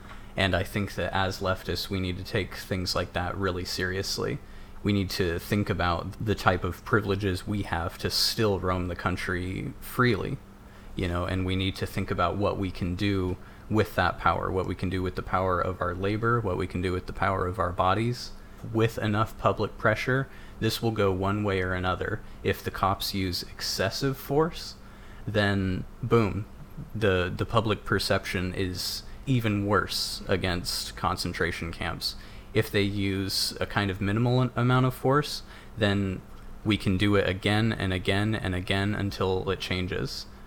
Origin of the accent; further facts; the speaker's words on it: Boise, Idaho, United States; Yeah, some of them were spotted in my hometown.